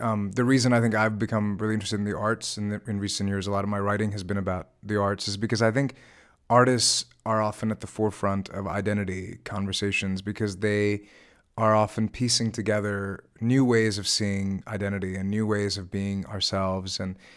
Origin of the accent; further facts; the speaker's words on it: Virginia, United States; And for me, I think growing up in Virginia, where I grew up, there were so few examples of stories about other places.